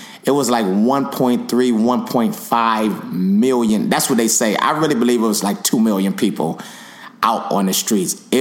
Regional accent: Cleveland, Ohio, United States; I definitely know because I'm from Cleveland.

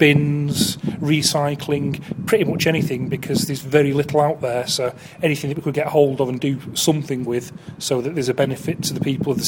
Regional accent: Tunstall, West Midlands, United Kingdom; I'm not going to talk to somebody from Fenton because I come from Tunstall

